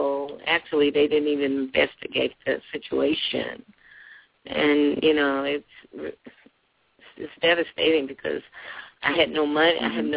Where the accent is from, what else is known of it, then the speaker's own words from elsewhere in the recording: Tennessee, United States; Tennessee.